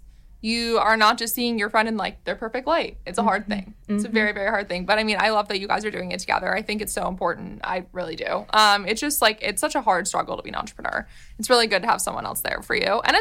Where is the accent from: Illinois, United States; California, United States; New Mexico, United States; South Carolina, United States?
California, United States; I'm also from the Bay Area